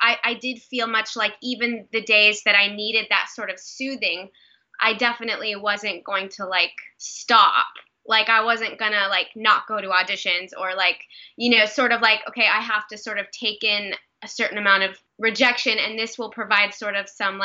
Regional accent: Nebraska, United States; now in New York City, United States; I mean, I grew up in Nebraska. And then I kind of slowly started to branch out in college. And then once I moved to New York City with indie artists.

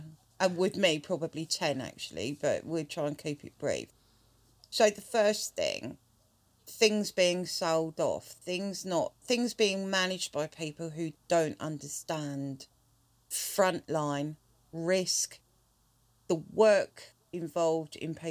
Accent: Ireland; No. I'm Irish. I can babble incessantly for hours. I'm Irish.

